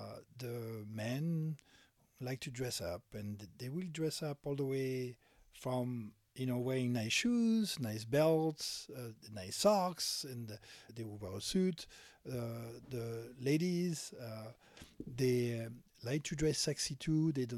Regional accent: Toulouse, Occitania, France; If the owner is from Toulouse and I'm from Toulouse, I need to meet the owner.

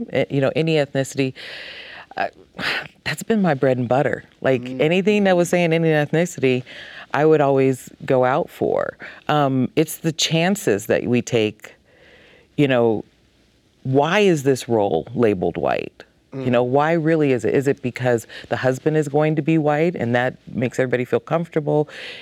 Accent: Chicago, Illinois, United States; No, I'm originally from Chicago.

